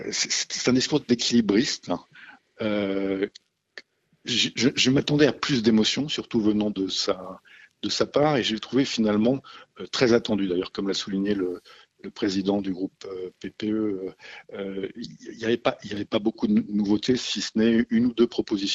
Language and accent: French; France